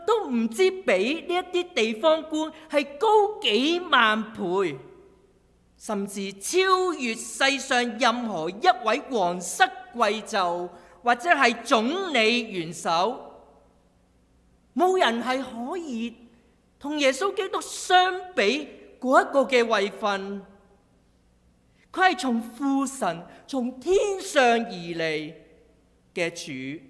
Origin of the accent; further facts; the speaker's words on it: Hong Kong; 我来自香港